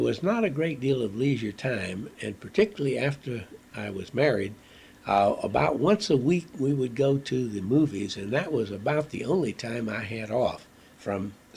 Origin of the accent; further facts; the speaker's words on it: the South, United States; accent: Southern; I came from the South immediately to Wisconsin, and other than the fact that I still carried a very strong Southern accent, which led to many embarrassing encounters